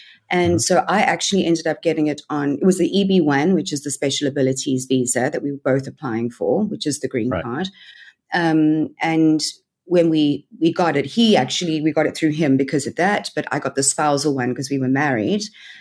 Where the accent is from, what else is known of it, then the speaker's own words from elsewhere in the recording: Cape Town, Western Cape, South Africa; also born or lived in Johannesburg, South Africa / London, United Kingdom; I grew up between Joburg and Cape Town, but mostly in Cape Town. So I was born in Joburg, moved to Cape Town when I was, I think I was in about nine, did most of my training for theatre school and everything in Cape Town.